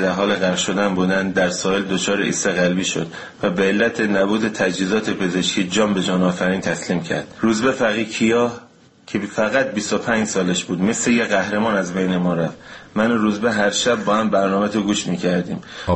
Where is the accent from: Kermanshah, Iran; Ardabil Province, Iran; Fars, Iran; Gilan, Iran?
Gilan, Iran; Bandar Anzali; از بندر انزلی هستم.